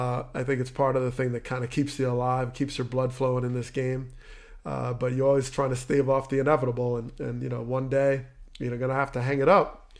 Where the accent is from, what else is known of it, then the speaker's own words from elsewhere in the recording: Teaneck, New Jersey, United States; Dave Winfield living in my hometown of Teaneck.